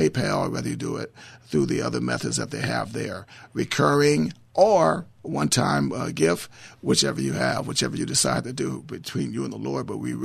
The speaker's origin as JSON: {"language": "English", "town": "Inglewood", "region": "California", "country": "United States", "tie": "born or raised there", "said": "I grew up in Inglewood. I worked for the city hall since I was 16 years old, and I grew up to be a young man there."}